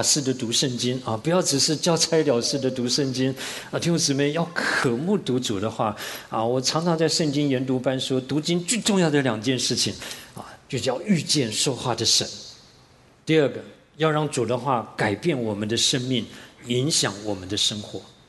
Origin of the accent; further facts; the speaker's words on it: Taiwan; 我从小在台湾长大，台湾是多神的国家哈